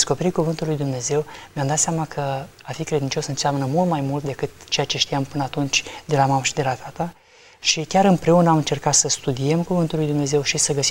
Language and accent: Romanian; Onești, Bacău County, Romania; Sunt din Onești. M-am născut într-o familie de oameni credincioși.